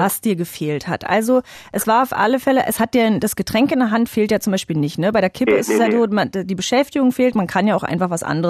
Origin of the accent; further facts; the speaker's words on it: Saxony-Anhalt, Germany; Ich komme ja aus Sachsen-Anhalt.